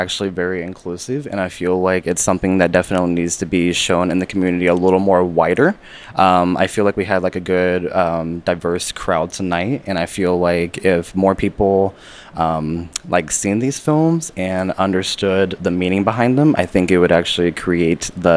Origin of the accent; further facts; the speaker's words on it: Kansas City, United States; moved away as an adult; now in Minneapolis, United States; I'm originally from Kansas City, but moved up to Minneapolis back in December.